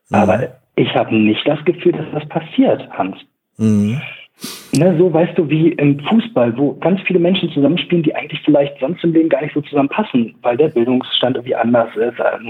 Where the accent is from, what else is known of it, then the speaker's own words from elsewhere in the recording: Braunschweig, Lower Saxony, Germany; ich komme auch aus Braunschweig.